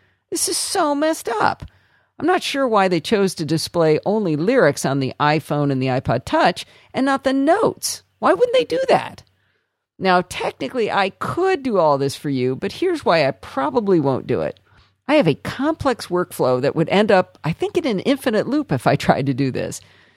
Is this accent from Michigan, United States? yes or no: yes; Northville, Michigan, United States; also born or lived in Detroit / Plymouth; I was born in Detroit and I lived in Plymouth and then Northville, Michigan. We sailed out of Traverse City and Charlevoix all while I was a kid, and so had a lot of fun there, and I really like Michigan.